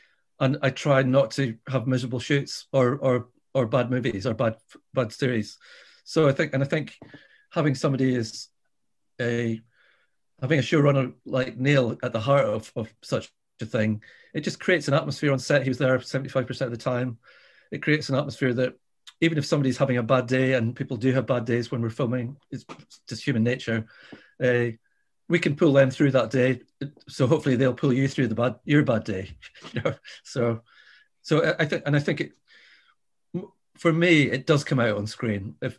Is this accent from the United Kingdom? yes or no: yes; Isle of Skye, Scotland, United Kingdom; And I was born and brought up in the Isle of Skye in Scotland, in the Hebrides, which is, it's quite a big island, but people say that it's remote and everything.